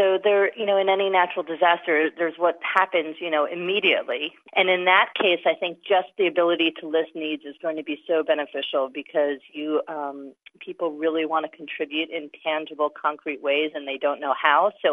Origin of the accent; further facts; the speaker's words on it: United States; I come from the States where everybody uses online wedding registries